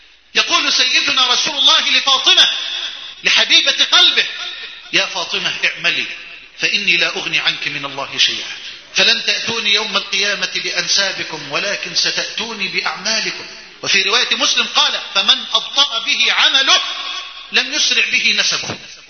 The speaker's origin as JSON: {"language": "Arabic", "country": "Egypt", "said": "اللهم إني أسألك أن تجعل بلدنا مصر واحة للأمن والأمان"}